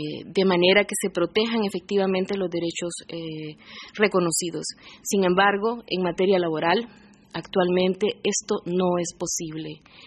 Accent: Honduras; Es más grave aún el caso de Honduras, de donde yo vengo

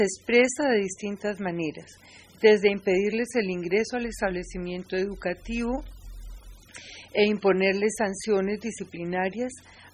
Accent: Colombia; colombiana

